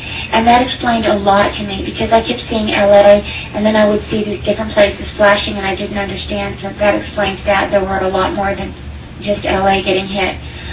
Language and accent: English; California, United States; And I thought, okay, this is where I grew up in California, this area